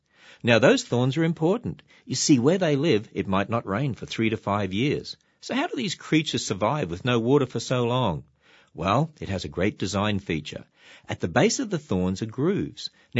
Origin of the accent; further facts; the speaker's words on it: Australia; In my home country of Australia, there's a little lizard called Moloch horridus.